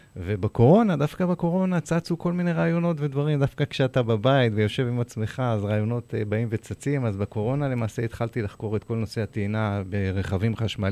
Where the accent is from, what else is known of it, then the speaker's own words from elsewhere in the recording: Ra'anana, Central District, Israel; אני תושב רעננה, בן 50 פלוס, 54. נולדתי בעיר רעננה, לא עזבתי אותה מעולם.